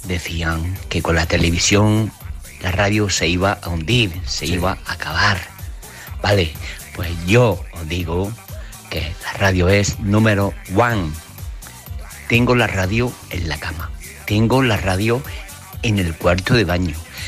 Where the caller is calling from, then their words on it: Lorca, Region of Murcia, Spain; de Lorca. De siempre, inimitable, auténtico.